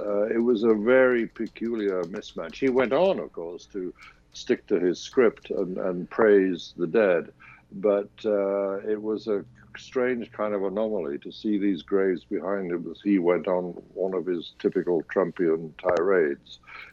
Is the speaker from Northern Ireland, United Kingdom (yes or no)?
no; Scotland, United Kingdom; As a Scot, I'm rather proud of his efforts.